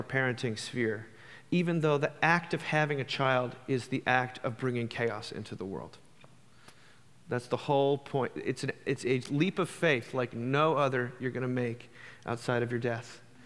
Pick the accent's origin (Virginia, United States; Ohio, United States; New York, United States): Virginia, United States; Charlottesville; I'm coming from Charlottesville, Virginia, which is not unlike Nashville. In fact, we have a lot of Nashvillians in our town.